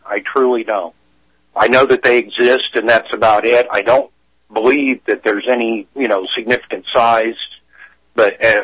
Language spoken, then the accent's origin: English; Florida, United States; I remember, you know, at least where I grew up down in Florida